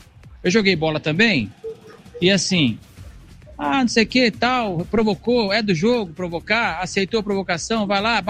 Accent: Londrina, Paraná, Brazil; Eu sou de Londrina, levando a bandeira da cidade.

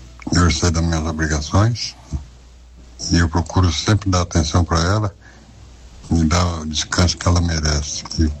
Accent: São Mateus, Brazil; Sou de São Mateus.

